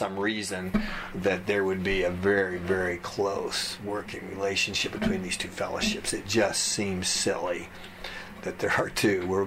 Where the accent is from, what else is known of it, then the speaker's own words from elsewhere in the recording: Galesburg, Illinois, United States; I came from Galesburg, Illinois, where there were three times more churches in a town of 36,000 than there is in this town.